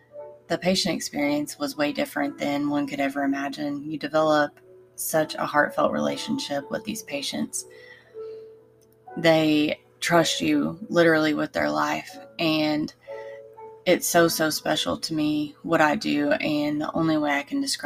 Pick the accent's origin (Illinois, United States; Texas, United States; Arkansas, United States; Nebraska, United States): Arkansas, United States; Hot Springs; He introduced me to an oncologist who lived in Hot Springs, my hometown, and a town that I wanted to desperately live in again to be closer to my family.